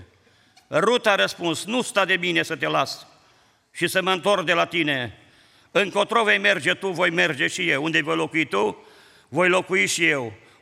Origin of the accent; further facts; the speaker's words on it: Albini, Cluj County, Romania; că noi suntem din Albini, din Cluj